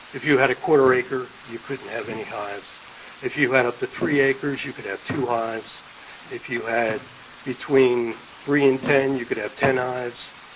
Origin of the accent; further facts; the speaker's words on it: East Elmore Township, New Jersey, United States; I'm from East Elmore Township, 138 Haynes Road.